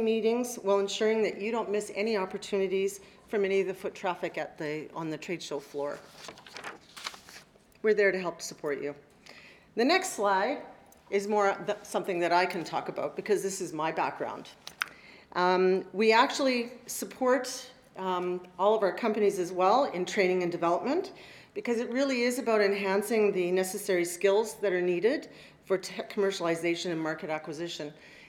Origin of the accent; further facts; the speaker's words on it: Winnipeg, Manitoba, Canada; I come from Winnipeg.